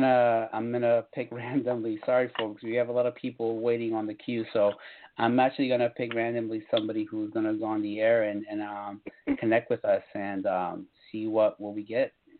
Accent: New England, United States; Like, I'm from New England, people who are listening in, and I go to Salem.

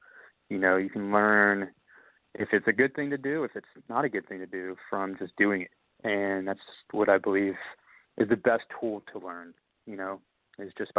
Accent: Dayton, Ohio, United States; also born or lived in Cincinnati; I grew up here, and I was born in Cincinnati, and then, you know, moved around to a bunch of states growing up. But coming back, it feels good to be back and, like, part of seeing Dayton kind of grow a little bit

